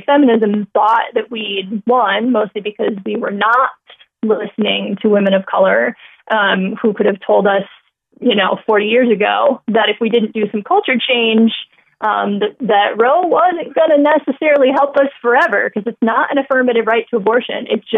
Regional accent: Indiana, United States; I canvassed for the president in my hometown in Indiana in 2007.

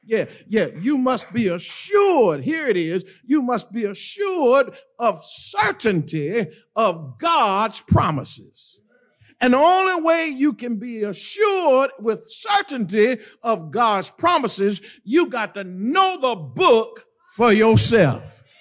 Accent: Fort Lauderdale, Florida, United States; I grew up in Fort Lauderdale, Florida, and we grew up with this singing about the same age the two young fellows that just got baptized.

